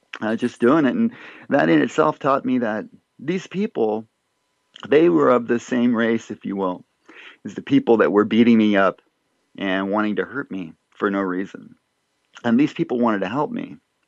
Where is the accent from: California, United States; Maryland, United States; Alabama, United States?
California, United States; Montebello; growing up in Montebello, because essentially my brother and I, we were two bleach blonde white boys, if you will, and typical American boys with blonde hair, growing up in a predominantly